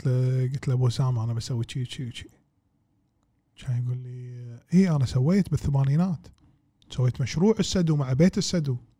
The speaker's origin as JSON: {"language": "Arabic", "country": "Kuwait", "said": "ومع عندنا بالكويت"}